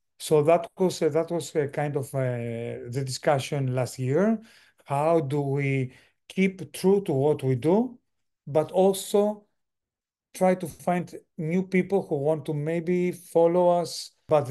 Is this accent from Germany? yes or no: no; Greece; because I grew up in Greece, and in Greece we have the culture of learning a lot of languages. So when we get out of Greece, people can understand us.